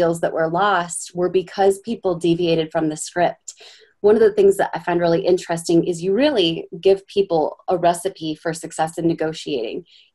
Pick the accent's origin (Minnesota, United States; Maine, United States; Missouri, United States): Minnesota, United States; Born and raised in Minnesota.